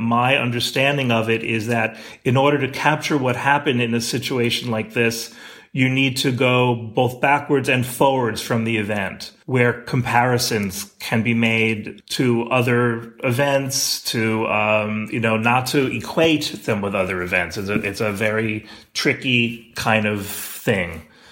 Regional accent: United States; I'm from the U.S., I'm also a Canadian citizen

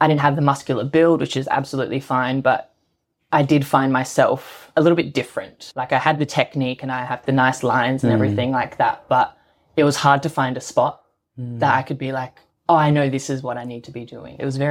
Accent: Adelaide, South Australia, Australia; I'm originally from Adelaide. So I was there for a good 17 years of my life, just dancing.

